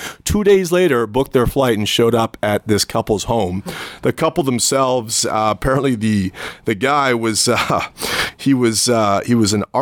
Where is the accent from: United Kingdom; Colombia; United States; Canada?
Canada; Toronto, Ontario; I'm from Toronto. I've been to plenty of games in Toronto and a few other ballparks